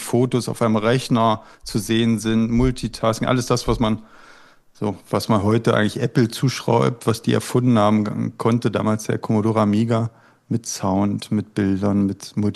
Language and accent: German; East Germany, Germany; ich bin in Ostdeutschland groß geworden